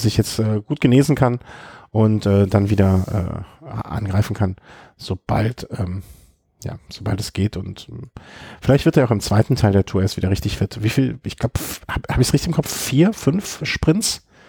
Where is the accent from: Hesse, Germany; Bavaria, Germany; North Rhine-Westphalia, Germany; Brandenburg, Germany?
North Rhine-Westphalia, Germany; Meine Heimat rund um Köln.